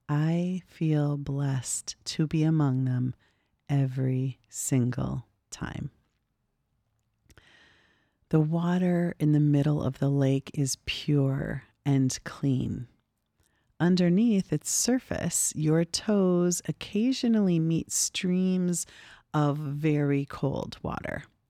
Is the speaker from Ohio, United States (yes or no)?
no; Minnesota, United States; Growing up in Minnesota, my mind's eye has many lakes to choose from. Being raised in the land of 10,000 lakes has given me a lifetime of childhood summers spent on freshwater.